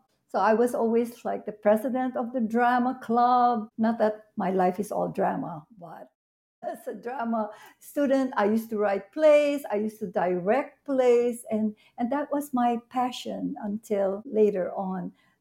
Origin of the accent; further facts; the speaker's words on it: Manila, Metro Manila, Philippines; born there; Well, I'm proud to say that I was born in Manila, Philippines.